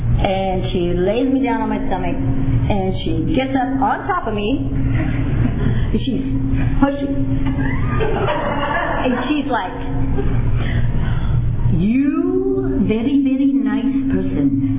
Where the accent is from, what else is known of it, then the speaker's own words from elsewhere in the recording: Visalia, California, United States; I'm an alcoholic, I'm from Visalia. Because I was from out of town.